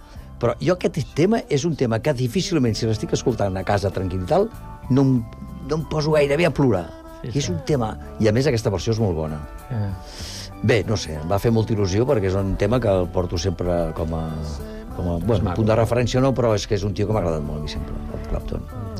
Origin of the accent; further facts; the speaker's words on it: Barcelona, Catalonia, Spain; now in Sant Cugat del Vallès, Spain; jo vinc de Gràcia.